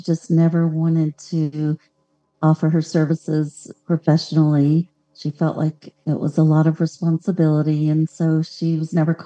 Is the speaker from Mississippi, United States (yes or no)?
yes; Mississippi, United States; born there; I was. I was born in the Bible Belt, yes.